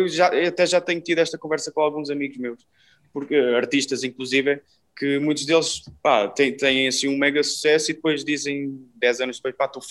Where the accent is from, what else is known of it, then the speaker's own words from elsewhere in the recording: Portugal; Obviamente que, sendo português, fico muito contente